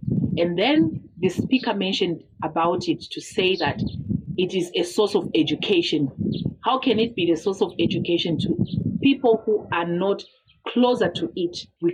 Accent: Kabwe, Central Province, Zambia; I come from a place called Kawe Central Province, which is a central town within Zambia.

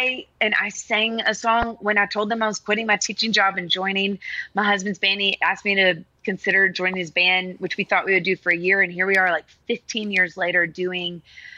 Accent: Nashville, Tennessee, United States; I grew up in Nashville in studios. My dad's a producer.

